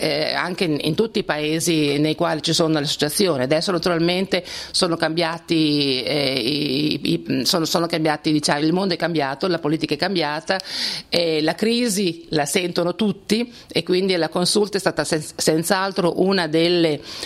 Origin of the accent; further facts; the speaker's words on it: Bologna, Emilia-Romagna, Italy; now in Costa Rica; ma il nucleo più grande appunto è formato da bolognesi che si sono sposate con questi studenti una volta laureati, tornati in Costa Rica a esercitare la professione della medicina. Anch'io sono fra queste signore